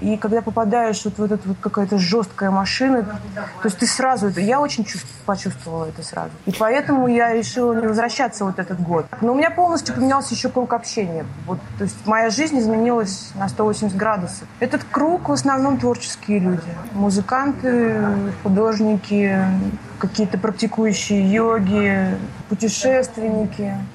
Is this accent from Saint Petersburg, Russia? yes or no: no; Astrakhan, Astrakhan Oblast, Russia; moved away; also born or lived in Moscow; Вы знаете, я в Москву приехала из Астрахани